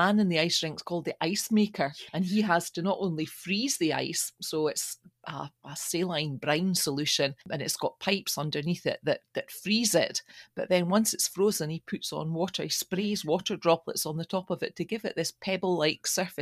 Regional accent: Larbert, Scotland, United Kingdom; Yeah, I mean, I grew up in Larbert, and up in the what became Belsdyke Hospital was always Larbert Pond.

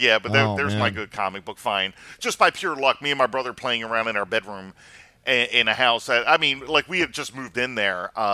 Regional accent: Baltimore, Maryland, United States; we grew up in Pigtown, which is in Baltimore, Maryland

